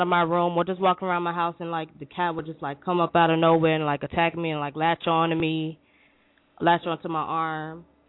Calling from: Illinois, United States; Illinois.

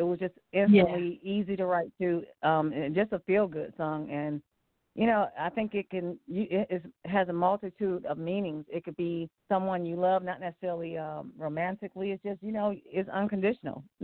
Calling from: Cleveland, Ohio, United States; I'm calling from Cleveland, Ohio.

